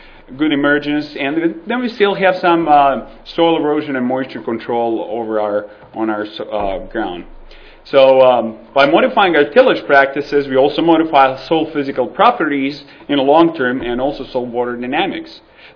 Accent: Serbia; now in Lincoln, United States; Originally, I'm from Southeast Europe, a small country, Serbia.

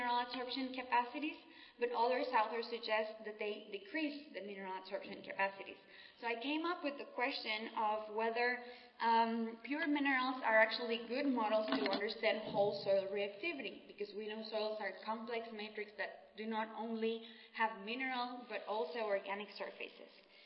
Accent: Guatemala; I always like to show off the volcanoes of my country. I'm from Guatemala

